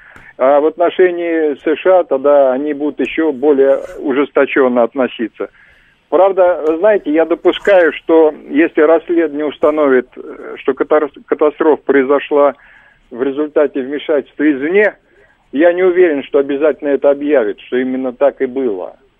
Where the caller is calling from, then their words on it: Donbas, Ukraine; я с Донбасса звоню